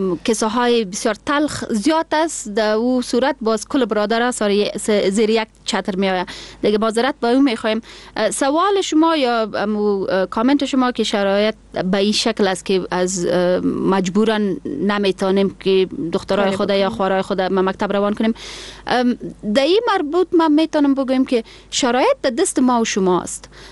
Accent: Afghanistan; کل ما افغان هستیم، باید فخر کنیم.

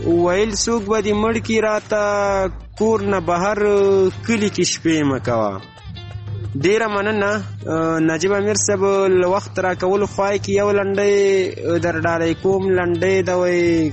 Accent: Farah, Afghanistan; د فراه ولایت نه یم

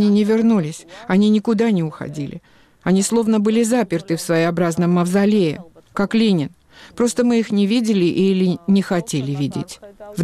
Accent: Georgia; now in Germany; Но я грузинка. И остаюсь грузинкой, сколько бы ни жила в Германии. Странно, но чем больше времени проходит, тем больше становлюсь грузинкой.

